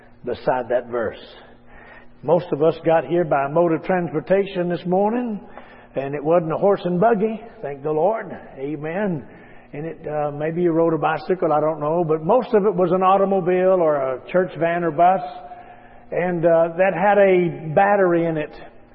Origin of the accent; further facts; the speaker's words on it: West Virginia, United States; I'm from West Virginia. I heard somebody else from West Virginia.